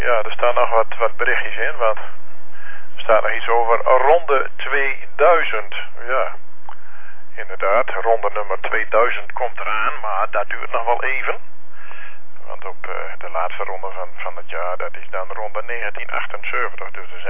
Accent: Netherlands; Daar zijn we Nederlanders voor, hè. Als het maar gratis is.

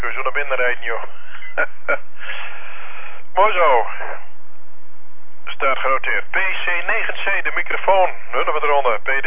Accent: Netherlands; Daar zijn we Nederlanders voor, hè. Als het maar gratis is.

